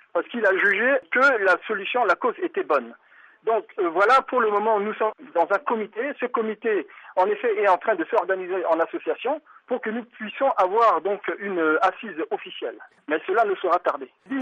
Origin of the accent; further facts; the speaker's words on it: Central African Republic; Elle ne dépend pas d'une région particulière, nous venons de partout, de la Centrafrique.